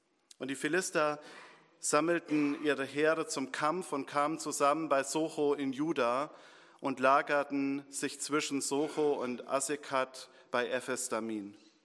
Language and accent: German; Hardenroth, Germany; Ich bin ja in Hardenroth, das ist ja meine Heimatgemeinde.